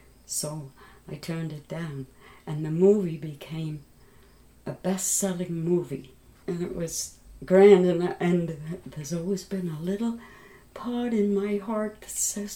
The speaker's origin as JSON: {"language": "English", "country": "United Kingdom", "lives_now": "Germany", "said": "I said, no, I'm a British national. I'm a citizen. But I'm living in Germany."}